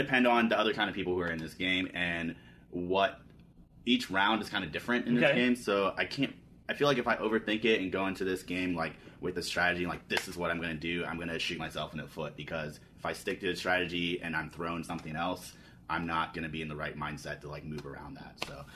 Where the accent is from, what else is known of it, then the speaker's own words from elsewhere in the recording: Indiana, United States; now in Athens, United States; I'm a bartender from Athens, Georgia. Okay. I also manage a few restaurants there, or have managed a few restaurants there. I'm originally from Northern Indiana.